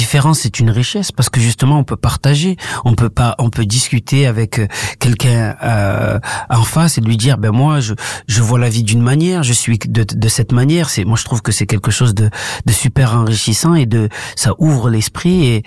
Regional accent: Comoros; ma mère elle est là-bas, je suis originaire des Comores.

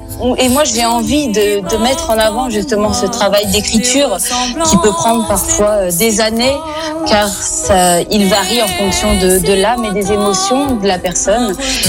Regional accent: France; born there; je suis française et très fière d'être née en France. Mais il ne faut pas que je perde cette richesse que d'être arménienne et ce petit plus.

